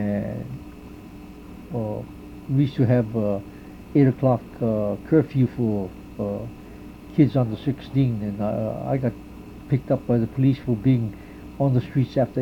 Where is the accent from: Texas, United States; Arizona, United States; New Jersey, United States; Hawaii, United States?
Hawaii, United States; born there; And although I was born in Hawaii, so I'm an American citizen. I'm glad that I have the citizenship.